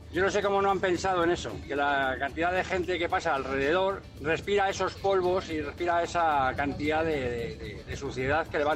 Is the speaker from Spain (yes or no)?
yes; Madrid, Community of Madrid, Spain; de Madrid.